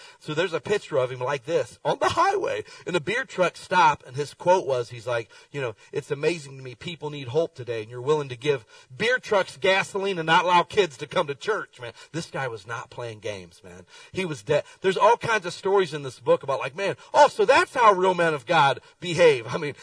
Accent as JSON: {"language": "English", "town": "Akron", "region": "Ohio", "country": "United States", "tie": "born or raised there", "said": "I grew up a church in Akron, Ohio"}